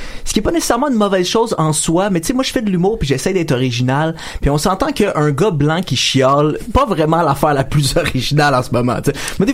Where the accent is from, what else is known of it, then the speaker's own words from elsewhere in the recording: Quebec, Canada; Moi, je suis québécois.